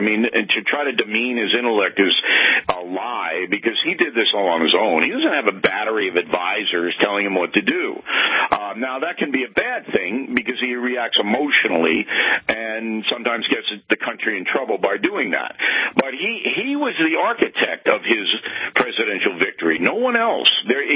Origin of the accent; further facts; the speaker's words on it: Levittown, United States; Now, I've never been a guy that associated with fat cats and rich people. I'm from Levittown. I don't do that.